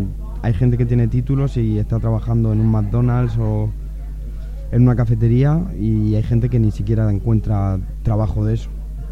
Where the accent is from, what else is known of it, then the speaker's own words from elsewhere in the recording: Region of Murcia, Spain; moved away as an adult; now in France; Bueno, pues … vengo de la región de Murcia y allí especialmente hay bastantes problemas de trabajo. Con lo cual, cuando yo acabé mis estudios, como no tenía nada que hacer, la única solución que tuve fue venir a Francia a trabajar.